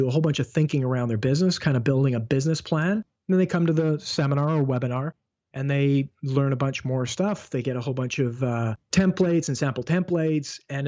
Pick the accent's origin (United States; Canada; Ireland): Canada; I'm a Canadian